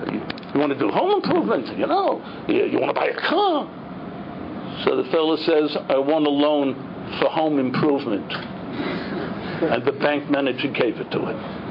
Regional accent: Williamsburg, New York, United States; I lived in Williamsburg. I was born in Williamsburg. Most people don't even know that there was a hospital called Williamsburg Maternity Hospital. I was born there.

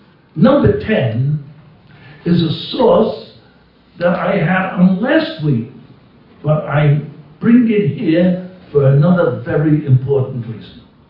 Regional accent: United States; Here I'm an American, I come to learn in Poland in 1955.

